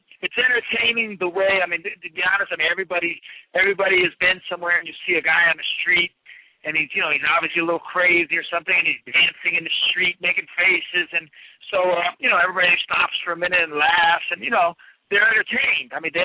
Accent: New England, United States; we're both from New England originally. So when I was growing up as an amateur

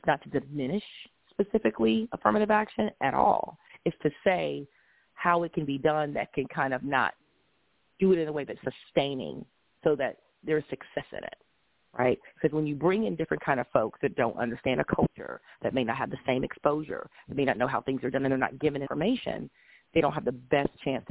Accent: Mississippi, United States; But I'll just say, hey, I'm a Southern woman. It's okay. I'm from Mississippi. You know, it's how we say it.

